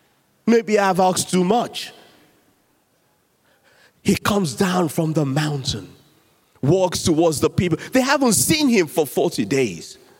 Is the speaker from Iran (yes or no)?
no; Nigeria; I'm a Nigerian.